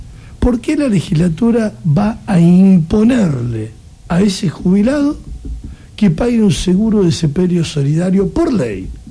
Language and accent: Spanish; Argentina; en mi país, en mi Argentina. Uh-huh. Yo soy muy argentino.